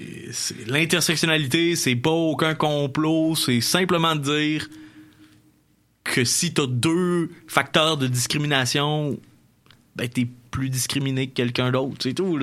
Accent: Quebec, Canada; En tant que Québécois, homme blanc, là, par exemple, là, cisgenre

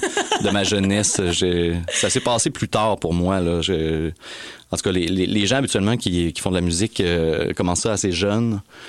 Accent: Quebec City, Quebec, Canada; ma famille restait dans le coin de Charlebourg, Notre-Dame-des-Laurentides, Lac-Saint-Charles. Alors, j'ai grandi un peu là-bas, mais surtout j'ai grandi après à Limoilou.

